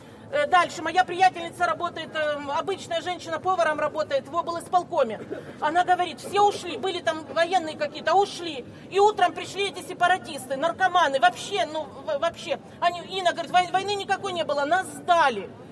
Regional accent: Luhansk, Luhansk Oblast, Ukraine; moved away as an adult; Я показываю паспорт, я из Луганска, мне жить не за что.

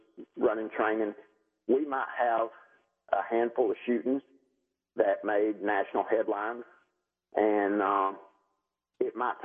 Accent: Gadsden, Alabama, United States; Oh, John, I'm from Gadsden, Alabama area, and that's where I'm living now, in northeast Alabama. I've lived here in Alabama my whole life, so that's probably where the northern accent comes from.

